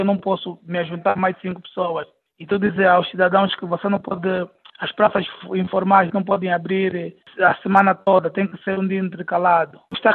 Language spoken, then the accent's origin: Portuguese; Angola; O nosso direito à manifestação é nosso enquanto cidadão, é nosso enquanto angolano.